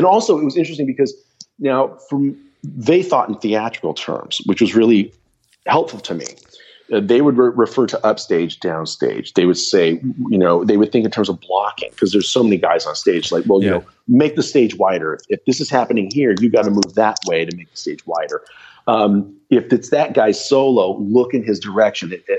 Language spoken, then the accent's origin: English; Yuma, Arizona, United States; growing up in Yuma, it was not an accident that to get a gig playing music, I played country music.